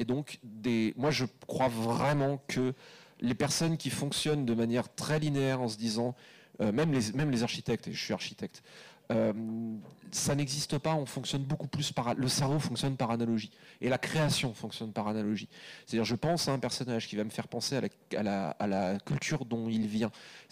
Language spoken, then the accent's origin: French; Brittany, France; parce que je suis breton et que constitutionnellement j'ai pas le droit